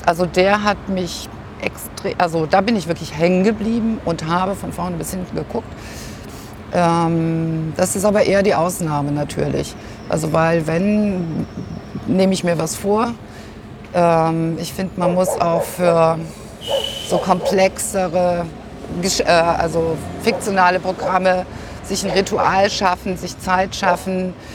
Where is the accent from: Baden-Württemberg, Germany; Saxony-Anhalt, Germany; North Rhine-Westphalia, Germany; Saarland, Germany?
Saarland, Germany; moved away as an adult; je länger ich weg bin aus dem Saarland, und das sind jetzt schon ja, über 30 Jahre, also nach meinem Abitur bin ich ja weg, umso mehr setze ich mich auch mit der Heimat auseinander und sage mit Stolz, ich bin Saarländerin.